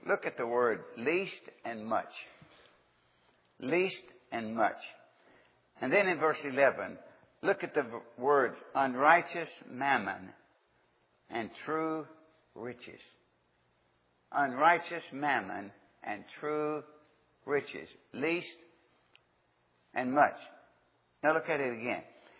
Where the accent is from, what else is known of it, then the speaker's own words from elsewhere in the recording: Nortonville, Kentucky, United States; the farthest I'd ever been from my hometown was 90 miles. My family was very cultural. They took us to the opera, the Grand Ole Opry, okay? It was 90 miles from Nashville to Nortonville.